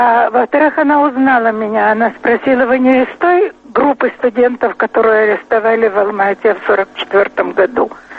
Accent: Kharkiv, Kharkiv Oblast, Ukraine; Хотя я провинциалка из Харькова.

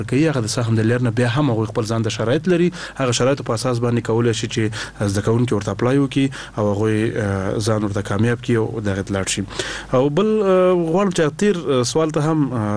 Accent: Nangarhar, Afghanistan; زه د ننګرهار ولایت یم

